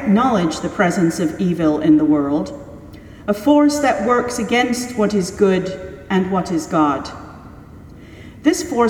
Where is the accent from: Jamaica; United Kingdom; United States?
United Kingdom; Driffield, Yorkshire and the Humber; My hometown in Yorkshire is Driffield, which is known as the capital of the Wolds.